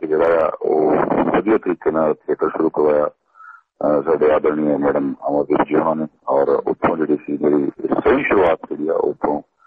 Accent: Aujla Tak, Punjab, India; ਪਿੰਡ ਔਜਲਾ ਟੱਕ ਫਲੋਰ ਦੇ ਵਿੱਚ ਪੈਂਦਾ ਜੀ ਇਹ

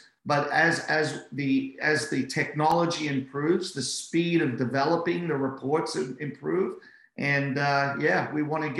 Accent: Australia; as an Aussie

